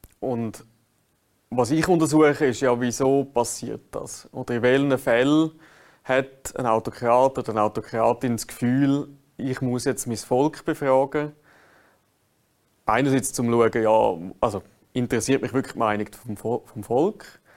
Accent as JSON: {"language": "German", "country": "Switzerland", "said": "ich als Schweizer Bürger"}